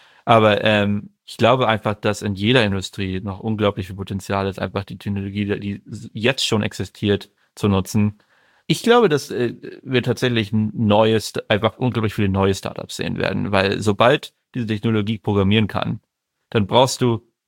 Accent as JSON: {"language": "German", "region": "Northern Germany", "country": "Germany", "tie": "born or raised there", "also_born_or_lived": "Munich", "said": "Ich bin in München geboren, bin in Norddeutschland dann aufgewachsen"}